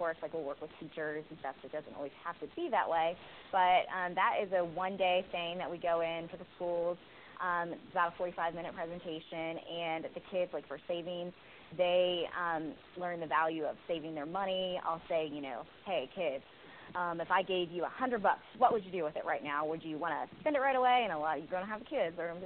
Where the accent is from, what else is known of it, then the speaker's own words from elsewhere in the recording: West Virginia, United States; I am from West Virginia, and I still live in West Virginia, but obviously I've always lived right next door to Ohio, so a neighboring state.